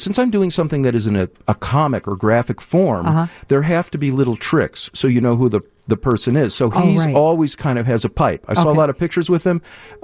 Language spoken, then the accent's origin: English; Deerfield, Illinois, United States; now in Evanston, United States; I grew up in Deerfield. I live in Evanston